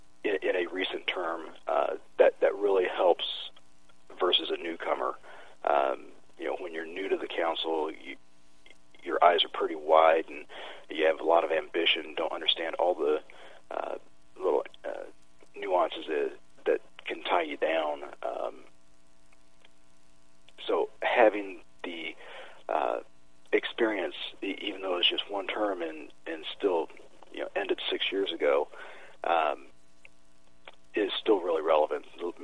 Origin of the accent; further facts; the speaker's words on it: Burlington, Iowa, United States; I grew up in Burlington. Came here when I was, before kindergarten, moved to West Burlington area and graduated BHS way back when in 1986.